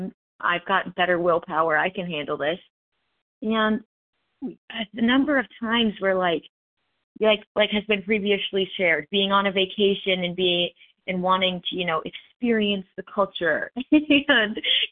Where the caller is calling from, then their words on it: Tennessee, United States; I'm calling in from East Tennessee.